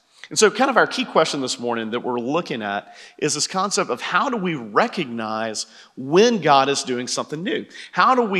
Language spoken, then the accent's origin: English; Macon, Georgia, United States; I'm from Macon, I can make that joke.